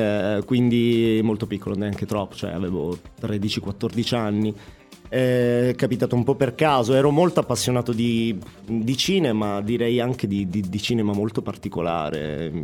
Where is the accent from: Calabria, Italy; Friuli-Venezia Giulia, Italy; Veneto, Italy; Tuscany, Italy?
Calabria, Italy; Crotone; Mi è capitato per caso di incontrare nel mio paese, che è Crotone, cioè nella mia città